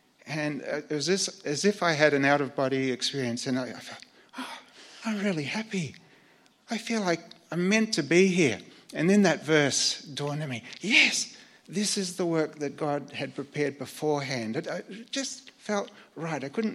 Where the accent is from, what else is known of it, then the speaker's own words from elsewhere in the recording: Myrtleford, Victoria, Australia; at the time I was growing up in Myrtleford